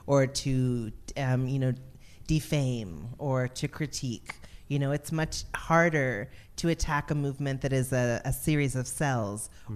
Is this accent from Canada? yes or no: yes; Toronto, Ontario, Canada; I would say Toronto. I would say Weston. Weston.